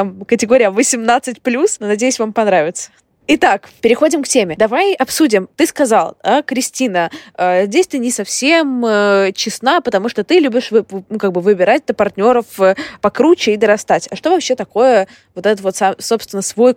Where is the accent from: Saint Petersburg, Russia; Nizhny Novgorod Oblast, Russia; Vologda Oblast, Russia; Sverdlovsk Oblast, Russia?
Saint Petersburg, Russia; я из Петербурга, из центра Петербурга